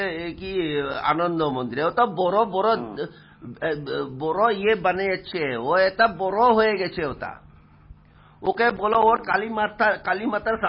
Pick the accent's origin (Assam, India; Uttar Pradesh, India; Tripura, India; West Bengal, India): Assam, India; first language Assamese; Bangla is a second language; আর দেখো আমি তো অসমিয়া, আমি এত বাংলা বলতে পারি না